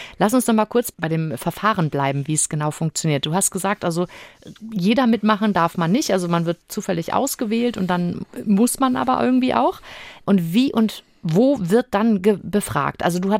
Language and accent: German; Germany; Also stelle ich mir als Deutsche die Frage, ich habe mich doch als allererstes, also wenn ich umziehe oder so, muss ich mich ja beim Einwohnermeldeamt sowieso ummelden bzw. anmelden.